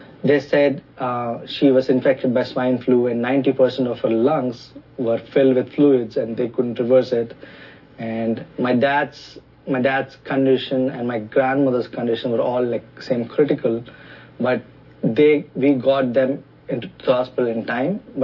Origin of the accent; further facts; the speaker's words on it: Visakhapatnam, Andhra Pradesh, India; English is a second language; I'm from India, from a city called Vishakhapatnam.